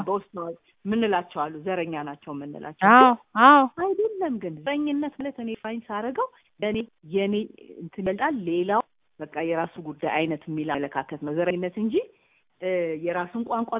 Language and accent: Amharic; Addis Ababa, Ethiopia; እኔ እዚሁ ነው ተወልጄ ያደግኩት።